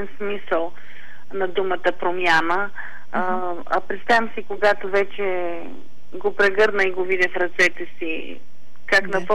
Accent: Vidin, Vidin Province, Bulgaria; born there; Аз също съм родена във Видин

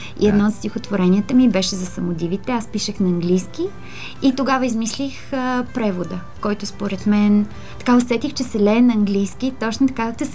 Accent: Balkan Mountains, Bulgaria; Аз съм родена в Балкана и една от чертите на нас балканджиите е упорството и ината.

